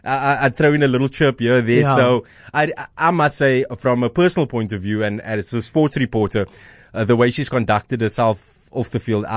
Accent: South Africa; So obviously, being a South African, I hope that's the same outcome.

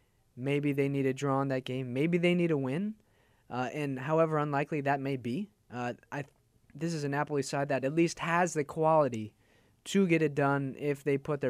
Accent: United States; as an American soccer man myself

